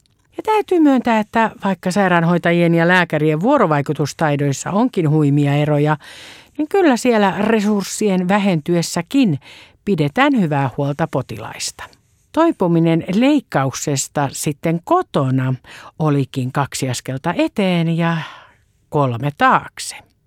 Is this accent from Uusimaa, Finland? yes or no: yes; Espoo, Uusimaa, Finland; Olen espoolainen ja kotipaikkani sairaala on Espoon Jorvas